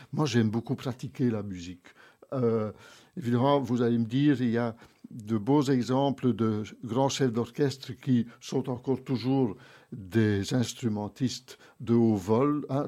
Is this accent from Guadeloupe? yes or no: no; Belgium; chez nous en Wallonie et à Bruxelles.